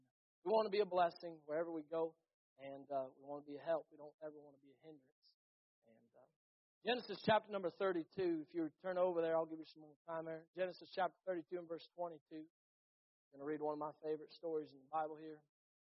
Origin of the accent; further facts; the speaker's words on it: United States; I'm nobody, but I'm an American who grew up in America.